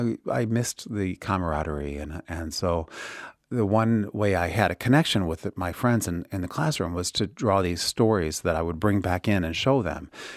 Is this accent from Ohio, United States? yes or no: yes; Cleveland, Ohio, United States; That's right. Cleveland, Ohio.